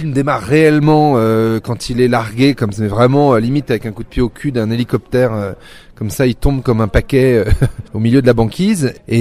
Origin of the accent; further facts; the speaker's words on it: France; Alors dès que nous en tant que Français, on gardait notre masque